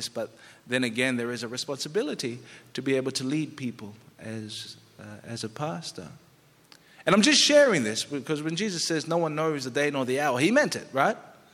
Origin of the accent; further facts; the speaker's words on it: Queensland, Australia; I'm Queenslander